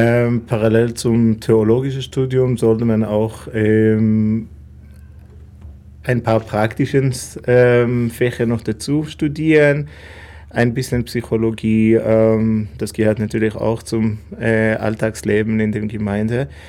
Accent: Israel; first language Hebrew; German is a second language; now in Germany; Ich komme aus Israel, meine Muttersprache ist Hebräisch.

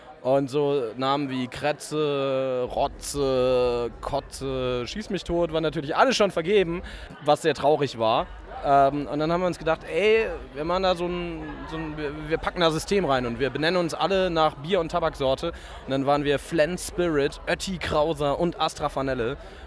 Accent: Heidelberg, Baden-Württemberg, Germany; Aus Heidelberg.

